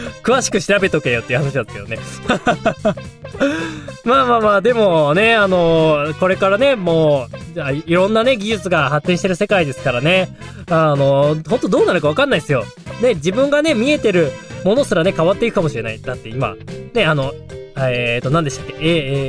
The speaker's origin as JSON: {"language": "Japanese", "region": "Hokkaido", "country": "Japan", "tie": "born or raised there", "said": "私の地元北海道。"}